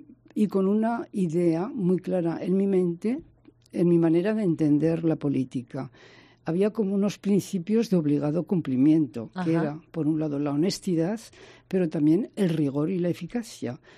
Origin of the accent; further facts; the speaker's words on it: Spain; moved away; En el 1962, cerca del 63, tuve que salir de España a buscar trabajo. Era muy joven, la mayor de 8 hermanos, y tuve que ir a buscar trabajo a Francia, como tantos emigrantes.